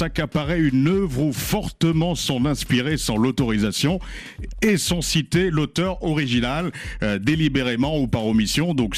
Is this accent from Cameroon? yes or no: yes; Cameroon; L'histoire commence en 1972 chez moi au Cameroun.